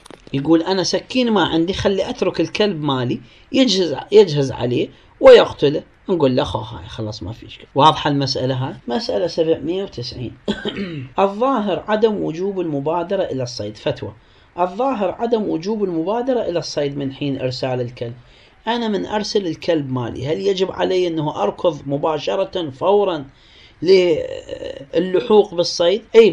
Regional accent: Iraq; نعبر هذا التعبير احنا عندنا بالعراق

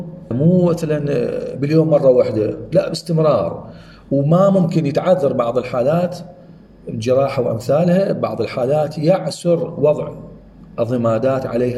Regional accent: Iraq; هاي موجودة عندنا بالعراق

